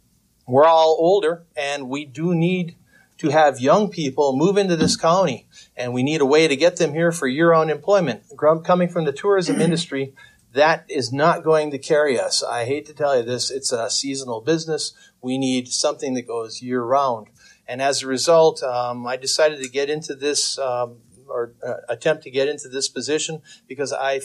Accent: Fall Lake, Minnesota, United States; also born or lived in Ely; I was born in Ely and raised, pretty much in the town of Fall Lake for my entire life.

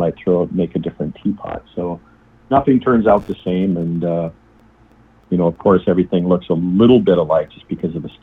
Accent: St. Paul, Minnesota, United States; Yeah, so I'm originally from St. Paul. I born and raised there, both me and my wife. Met my wife there in school, went to the same grade school, high school together.

